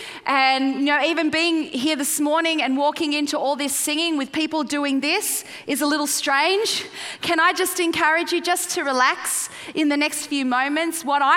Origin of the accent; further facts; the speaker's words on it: Sydney, New South Wales, Australia; accent: Australian; Anyway, I'm here. I'm from Sydney, Australia, and it's just a great, great privilege for me to be here today.